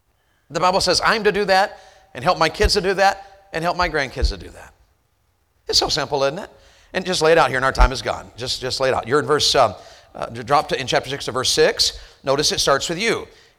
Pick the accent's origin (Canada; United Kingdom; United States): United States; the South; And then we Southerners will say, bless your heart. Bless your heart. You can say anything as a Southerner if you add that phrase to it.